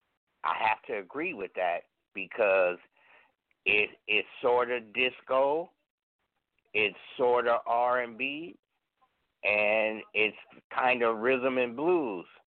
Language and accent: English; Oakland, California, United States; I'm from Oakland. I know him personally.